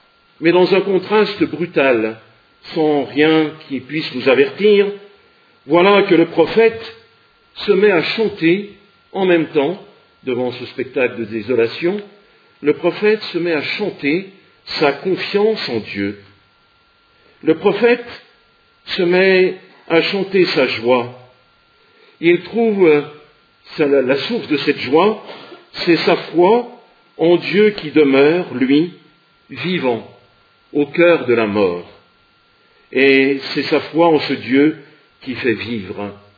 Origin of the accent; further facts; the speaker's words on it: Sallanches, Auvergne-Rhône-Alpes, France; je viens de Salanches et ça me fait plus penser aux montagnes.